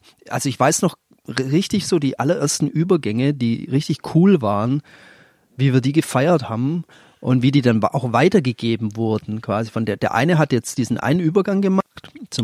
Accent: Leonberg, Baden-Württemberg, Germany; Ich bin aus einer Vorstadt, aus Leonberg, also Vorstadt von Stuttgart.

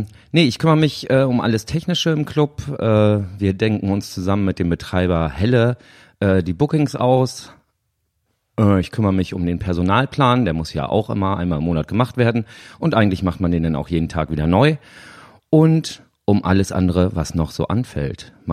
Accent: Gehrden, Lower Saxony, Germany; also born or lived in Plön / Lübeck; now in Kiel, Germany; ich bin in einer Kleinstadt in der Nähe von Hannover geboren, in Gehrden, habe da 19 Jahre gelebt. Dann hat es mich nach Plön verschlagen zum Zivildienst. Dann habe ich mal kurz in Lübeck gewohnt, 6 Jahre. Und jetzt wohne ich seit 2000 in Kiel.

